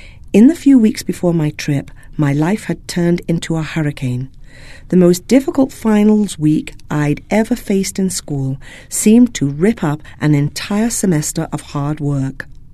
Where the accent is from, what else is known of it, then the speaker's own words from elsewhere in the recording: Utah, United States; I was born and raised in Utah